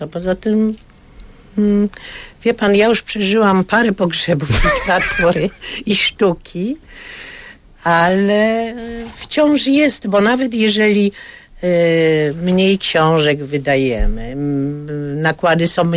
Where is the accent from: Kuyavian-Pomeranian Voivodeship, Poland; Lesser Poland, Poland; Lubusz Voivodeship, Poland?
Lesser Poland, Poland; Kraków; born there; Ja się urodziłam w Krakowie, mam pewien sentyment do tego miasta